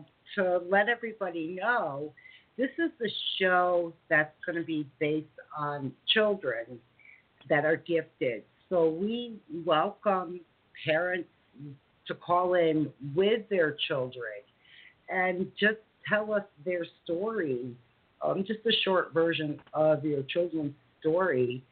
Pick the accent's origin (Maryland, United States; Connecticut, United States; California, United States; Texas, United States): Connecticut, United States; I was a neighbor from Connecticut.